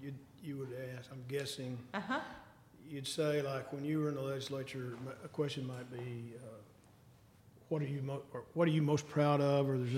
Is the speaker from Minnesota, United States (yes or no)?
no; Texas, United States; But I grew up in East Texas, and I live five houses down from Charlie Wilson.